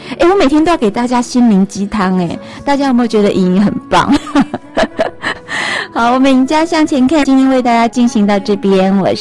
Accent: Taipei, Taiwan; 所以我们台北其实不算有呢，我们台北才第38名哎。我们是均富啦，我们应该是这样说，我们台湾人是均富

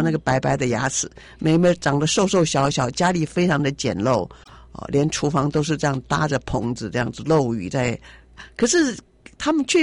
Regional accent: Taiwan; 看到我们来自台湾

